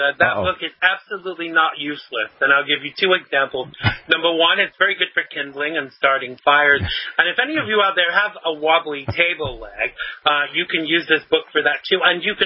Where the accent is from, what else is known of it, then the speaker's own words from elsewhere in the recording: United States; And you know, as an American, I would feel far safer with Donald Trump at the helm than Hillary Clinton.